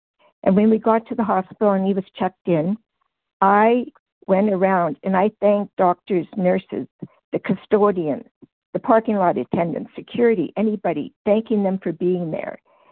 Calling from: Canada; I'm calling from Canada. So … from Canada

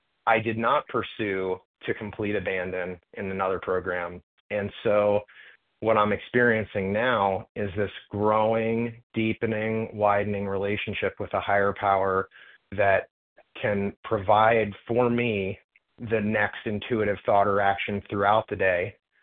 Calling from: Florida, United States; I'm calling from Florida.

